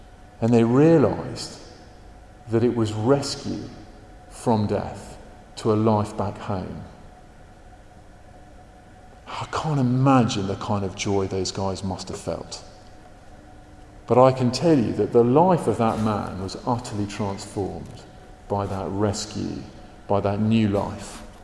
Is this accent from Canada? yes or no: no; Australia; I grew up in Australia on a sheep farm surrounded by men that fought in World War II.